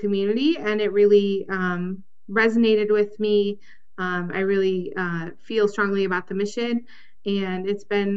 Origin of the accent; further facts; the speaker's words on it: Michigan, United States; moved away as an adult; So I am originally from Michigan, and had moved here only about 18 months before I applied for the job at Yotto.